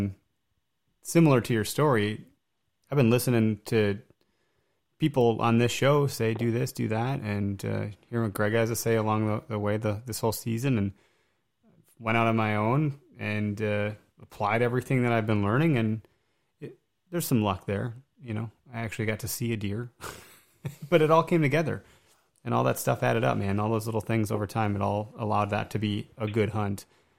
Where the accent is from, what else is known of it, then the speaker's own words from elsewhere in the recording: Waukesha, Wisconsin, United States; I grew up in Waukesha, so I know it well.